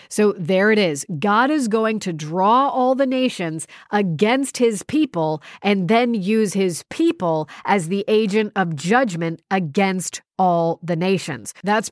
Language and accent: English; United States; So I am an American. My citizenship in this earth is the United States of America.